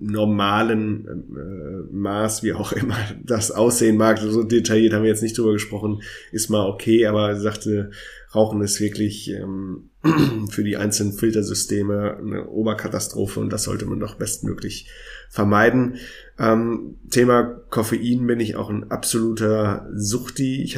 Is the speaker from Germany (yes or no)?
yes; Münster, North Rhine-Westphalia, Germany; Ich bin Münsteraner, die fahren immer Fahrrad.